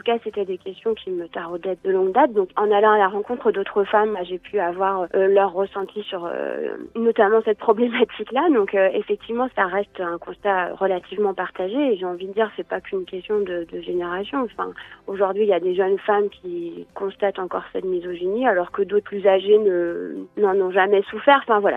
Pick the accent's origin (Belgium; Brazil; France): France; Brittany; puisque je suis bretonne